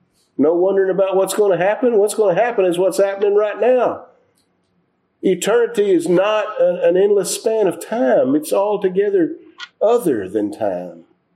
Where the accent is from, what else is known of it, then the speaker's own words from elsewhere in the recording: United States; You know, I'm glad I'm an American. I'm real happy about that.